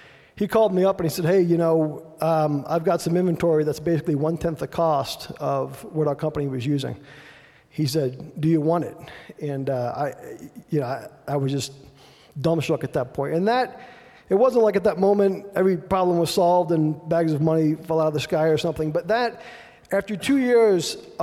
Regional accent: New Jersey, United States; my son said I talked too fast, and I'm from New Jersey, so I'll try to slow it down a little bit.

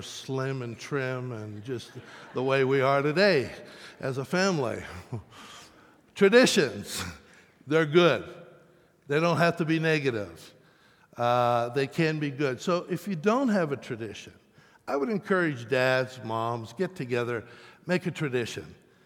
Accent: Pennsylvania, United States; I grew up back east in Pennsylvania, and I grew up in the home I remember was a two-story white clapboard house with lots of windows

